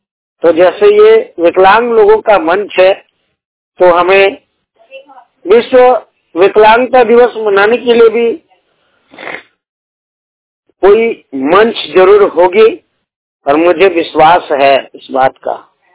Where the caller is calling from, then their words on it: Dhandu, India; मैं ग्रामीण क्षेत्र से बात कर रहा हूँ। मेरा गांव का नाम ढांडू है, पंचायत गोविंदपुर है, प्रखंड राजनगर है।